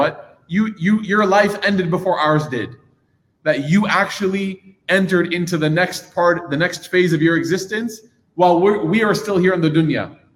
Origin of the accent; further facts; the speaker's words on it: Chicago, Illinois, United States; I'll never forget, you know, every single time growing up in Chicago when a friend from our demographic passed away